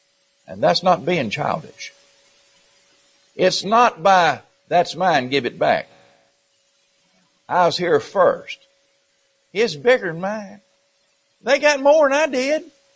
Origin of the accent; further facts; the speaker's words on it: the South, United States; I'm American by birth, Southern by the grace of God.